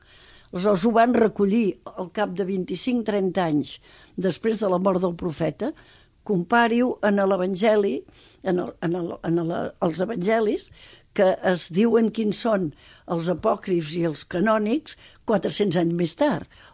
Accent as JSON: {"language": "Catalan", "town": "Banyoles", "region": "Catalonia", "country": "Spain", "said": "els que som de l'Escala o de Banyoles, com som jo"}